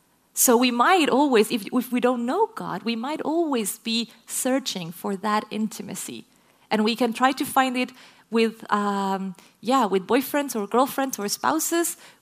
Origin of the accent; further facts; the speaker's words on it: Chile; English is a second language; because I was from Chile. I still am.